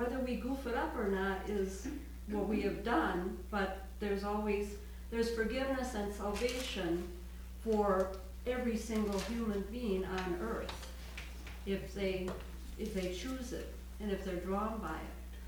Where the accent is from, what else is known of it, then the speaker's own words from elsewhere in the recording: Milwaukee, Wisconsin, United States; And I grew up in Milwaukee at a very racist time.